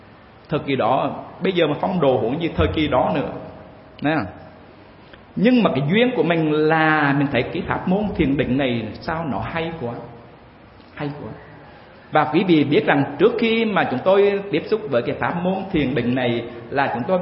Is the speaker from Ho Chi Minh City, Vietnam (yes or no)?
no; Hue, Thừa Thiên Huế, Vietnam; moved away as an adult; Quý vị biết rằng chúng tôi sinh ra và lớn lên ở Huế. Trong suốt 19 năm đó không đi đâu hết, chỉ ở Huế thôi. Đùng một cái bay vô Sài Gòn.